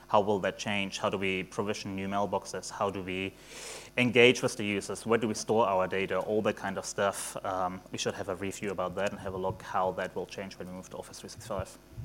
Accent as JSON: {"language": "English", "country": "Germany", "also_born_or_lived": "New Zealand", "second_language": "English", "moved": "yes", "lives_now": "Australia", "said": "Germany, moved to New Zealand in 2005, then went to Asia, talked to the Asian people, and mixed up my accent a little bit, and now Australian, they just, do stuff with my accent I don't understand."}